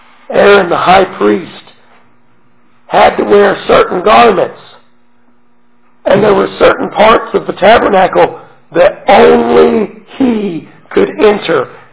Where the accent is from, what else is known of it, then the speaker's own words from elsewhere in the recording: Colorado, United States; Now, I'm from Colorado, and out there we have mountains, the Rockies, maybe you've heard of them.